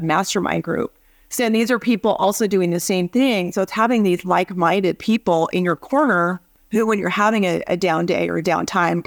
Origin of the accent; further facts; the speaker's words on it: Sacramento, California, United States; now in Los Angeles, United States; But I'm a California girl. I grew up in Sacramento. And then I went to San Diego for college.